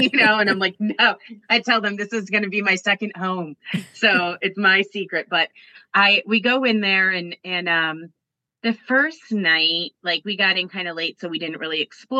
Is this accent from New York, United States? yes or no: no; Connecticut, United States; We're from Connecticut. We're like, we don't need a fire.